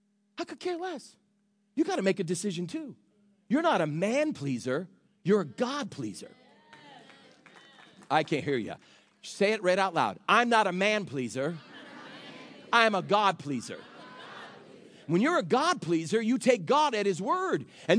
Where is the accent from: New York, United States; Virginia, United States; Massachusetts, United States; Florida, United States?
Massachusetts, United States; Phillipston; And I was from Phillipston, Massachusetts. Phillipston had a town of 1,000 people. My entire class was 25 or 26 people.